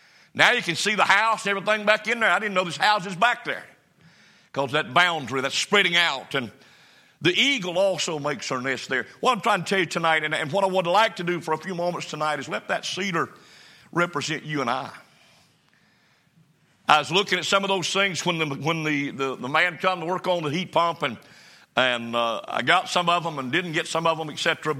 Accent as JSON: {"language": "English", "region": "North Carolina", "country": "United States", "tie": "born or raised there", "said": "I'm thankful I grew up in North Carolina. I'm thankful I grew up the way I grew up."}